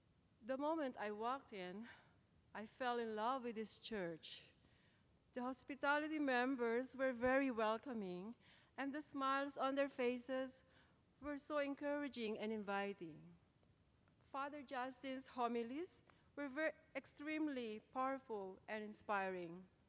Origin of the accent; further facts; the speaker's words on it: Philippines; English is a second language; now in Canada; I was raised Catholic in the Philippines and continued to go to church when I moved to Canada.